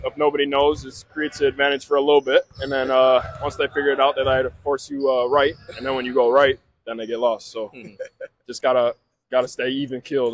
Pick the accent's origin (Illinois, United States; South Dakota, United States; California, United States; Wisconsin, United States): Wisconsin, United States; I mean, I'm from Wisconsin, never been to New York.